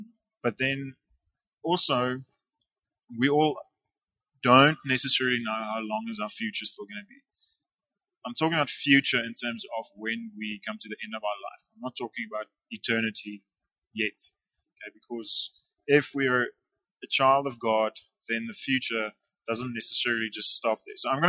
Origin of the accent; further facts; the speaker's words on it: Dundee, KwaZulu-Natal, South Africa; most of my years, I grew up in KwaZulu-Natal, in a small town, Dundee. And since 1982, I grew up in a Christian family. I grew up a Christian home.